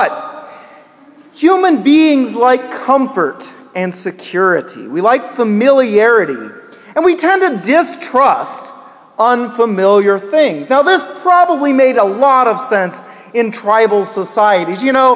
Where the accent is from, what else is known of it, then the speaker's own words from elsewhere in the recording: Kansas, United States; I grew up in Kansas